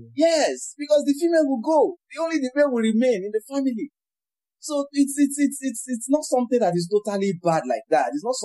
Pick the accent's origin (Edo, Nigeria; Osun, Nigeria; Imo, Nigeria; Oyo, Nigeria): Osun, Nigeria; I'm a prince from Osun State, Ejibu